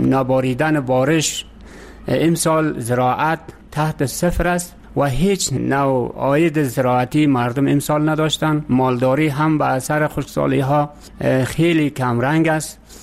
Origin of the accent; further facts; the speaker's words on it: Faryab, Afghanistan; now in Kabul, Afghanistan; من از ولایت فاریاب هستم و در کابل در شهرنو زندگی میکنم به خاطری که وظیفه ما در کابل است.